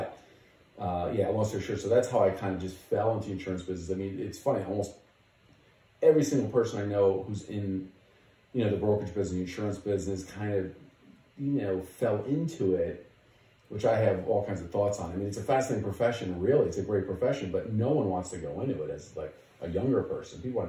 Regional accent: New Jersey, United States; now in Chicago, United States; I'm originally from Jersey. I came to Chicago to go to college

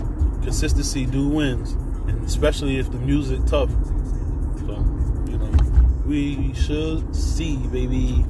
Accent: Connecticut, United States; If you don't know me, I'm from Connecticut. Been a UConn fan all my life.

